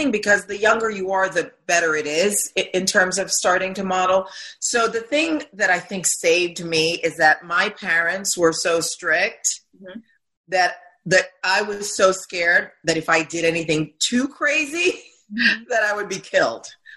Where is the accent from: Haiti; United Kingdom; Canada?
Haiti; Girl, are you kidding? I'm from Haiti. I believe all that stuff.